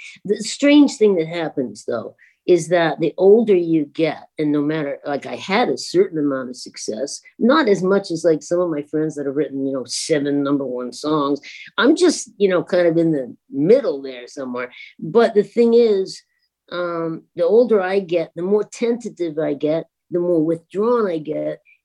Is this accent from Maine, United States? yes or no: yes; Bar Harbor, Maine, United States; And I was from Bar Harbor, Maine.